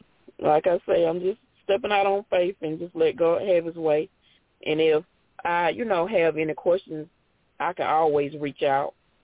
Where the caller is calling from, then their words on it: Charlotte, North Carolina, United States; I'm in Charlotte, North Carolina.